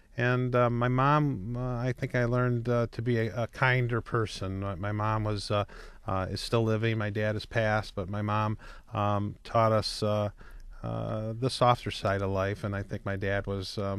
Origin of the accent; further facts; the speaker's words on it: East Detroit, Michigan, United States; Well, as you said earlier, I grew up in East Detroit, 8 Mile and Kelly area.